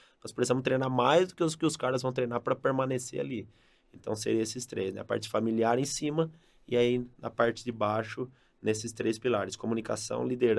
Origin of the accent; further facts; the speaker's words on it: Brazil; eu como comunicação e empreendedorismo também, como brasileiro não podia deixar